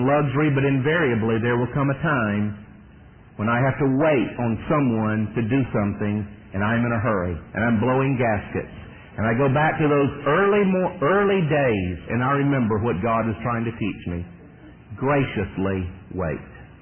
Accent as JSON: {"language": "English", "town": "Fairburn", "region": "Georgia", "country": "United States", "tie": "born or raised there", "said": "Now, we were raised in Fairburn, Georgia, a little town southwest of Atlanta."}